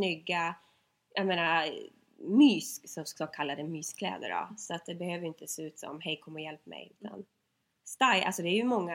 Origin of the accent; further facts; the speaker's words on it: Piteå, Norrbotten County, Sweden; Men du vet, jag kom från Pite, så det var bara så här, oh my god, de har liksom mer än en highway.